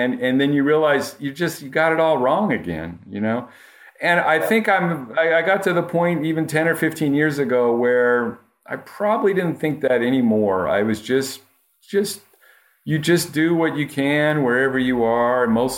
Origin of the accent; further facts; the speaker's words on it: Fresno, California, United States; if I grew up in Fresno, California, I had no idea about things in Europe